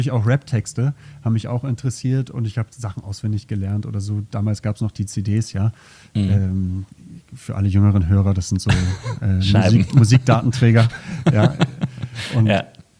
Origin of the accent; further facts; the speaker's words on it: Berlin, Germany; moved away as an adult; ich bin in Berlin aufgewachsen, kenne so gefühlt jede Straße, jede Gegend